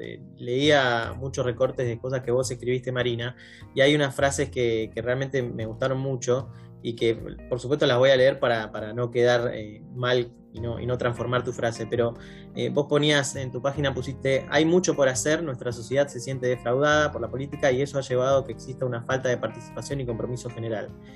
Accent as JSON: {"language": "Spanish", "country": "Argentina", "said": "siempre pensamos en las oportunidades que dejamos pasar como argentinos constantemente"}